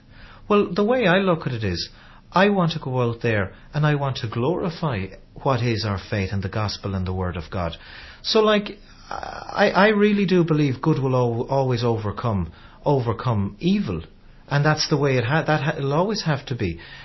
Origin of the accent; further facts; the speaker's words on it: Ireland; I like to sing songs of places and people and culture and what we're all about as being Irish or being liking country music or whatever. And that's very much a part of me.